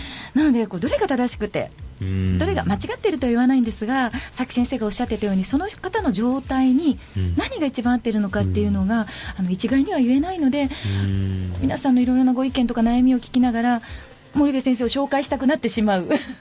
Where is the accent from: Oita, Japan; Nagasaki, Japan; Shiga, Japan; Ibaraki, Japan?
Oita, Japan; 私大分出身だったもので、ちょっと実家に帰っている時にうわかっこいいなと思って